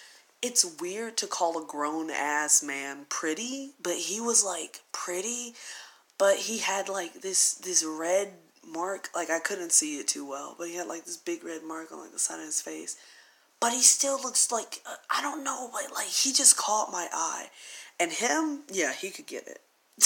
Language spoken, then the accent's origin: English; the South, United States; Because not only am I black, but I'm from the South, so I say aunt.